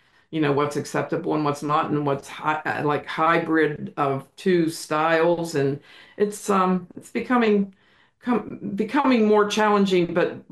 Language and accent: English; Pittsburgh, Pennsylvania, United States; I grew up in Millvale in Pittsburgh, the area of Pittsburgh.